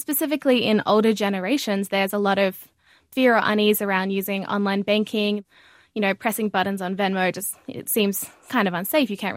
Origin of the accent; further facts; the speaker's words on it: Australia; now in United States; I'm from Australia, had never written a check, had never seen a checkbook.